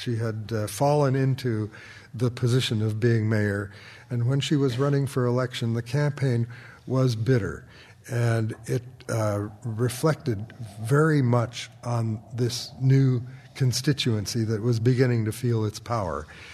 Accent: Austin, Minnesota, United States; now in San Francisco, United States; someone here in San Francisco who comes from my hometown of Austin, Minnesota

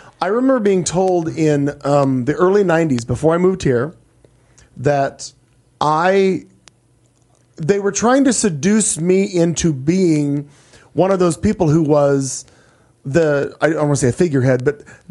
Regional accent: Midwest, United States; I come from the Midwest, and I used to run around with a group of people.

